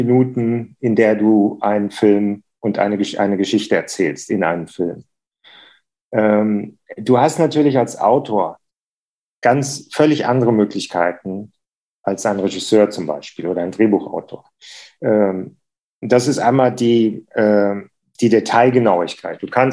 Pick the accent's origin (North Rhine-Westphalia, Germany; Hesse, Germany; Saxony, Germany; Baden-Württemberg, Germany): Hesse, Germany; Frankfurt; Ich bin Frankfurter, bin 59 Jahre alt